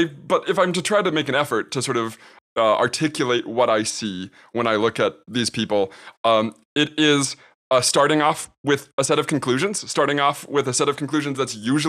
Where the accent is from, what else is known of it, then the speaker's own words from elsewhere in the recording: United States; I'm an American, in America